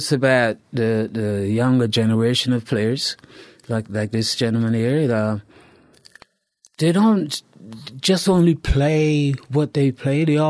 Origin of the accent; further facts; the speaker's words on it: Toronto, Ontario, Canada; But growing up in Toronto, and it was like that.